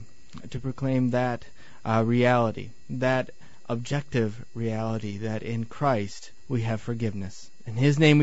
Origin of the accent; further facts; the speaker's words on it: Michigan, United States; I'm from Michigan. Gotta love the snow.